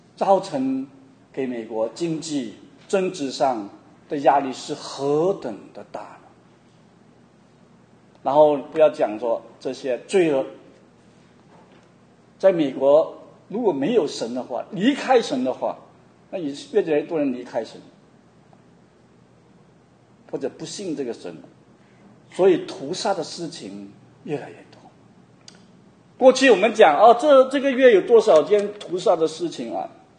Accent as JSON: {"language": "Chinese", "region": "Guangdong", "country": "China", "said": "因为我们广东人讲生子啊，身体的生啊，孩子的生子啊"}